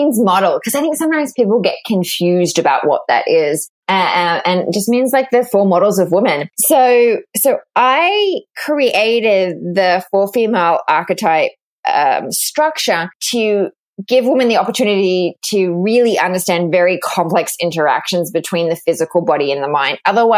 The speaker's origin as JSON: {"language": "English", "country": "Australia", "tie": "born or raised there", "moved": "as an adult", "said": "I grew up in Australia, just like you. And at the age of 26, I decided to take 9 months off and travel the world."}